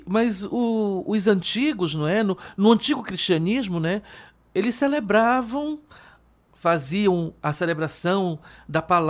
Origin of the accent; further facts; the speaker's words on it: Manaus, Amazonas, Brazil; now in Salvador, Brazil; nasci nesse bairro festeiro, aonde seria um bairro negro, nossa, a liberdade de lá de Manaus, né? Seria a nossa liberdade. Então, lá eu me criei e vim parar na Bahia, vim parar em Salvador, né? Meu pai veio transferido e eu vim com eles